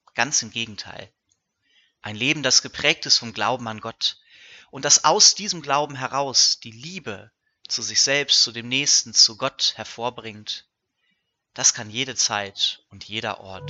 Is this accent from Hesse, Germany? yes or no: no; Cologne, North Rhine-Westphalia, Germany; im Erzbistum Köln, wo ich herkomme und meinen Dienst verrichte